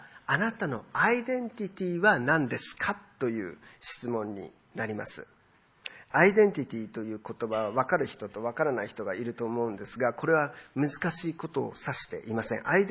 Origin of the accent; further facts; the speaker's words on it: Tokyo, Japan; 日本人です。男性です。40歳です。東京育ちです。